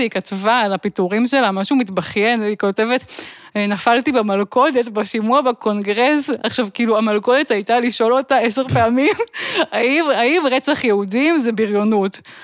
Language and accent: Hebrew; Tel Aviv, Tel Aviv District, Israel; אני תל אביבית.